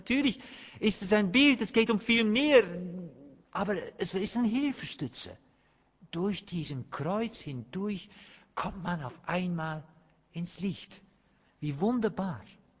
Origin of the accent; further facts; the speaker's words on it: Netherlands; German is a second language; moved away as an adult; now in Germany; Ich kann das von mir aus so sagen, ich bin ja Holländer.